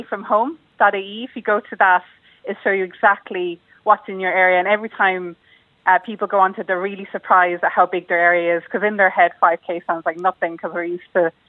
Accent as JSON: {"language": "English", "town": "Limerick", "region": "Munster", "country": "Ireland", "said": "And then also, like I'm from Limerick, so we're Jordan City, and it's just beautiful and how geometric the city's laid out"}